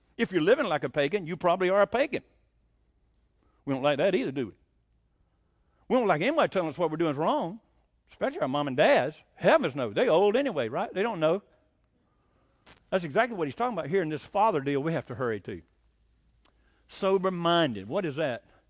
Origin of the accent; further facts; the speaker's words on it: Georgia, United States; I'm from Georgia, thank the Lord. I'm not from Texas. I don't want to be from Texas. I was in Texas, but I didn't want to stay there.